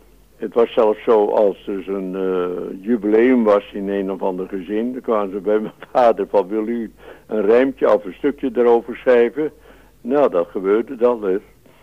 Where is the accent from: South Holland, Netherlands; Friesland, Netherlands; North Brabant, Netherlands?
Friesland, Netherlands; Harlingen; ik kom uit Harlingen.